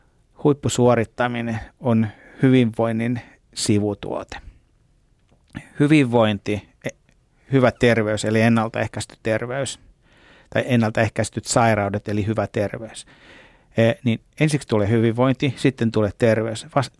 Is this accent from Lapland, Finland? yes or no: no; Ostrobothnia, Finland; ja mä oon Pohjanmaalta lähtenyt ja mun arvomaailman pitkälti pohjalainen arvomaailma.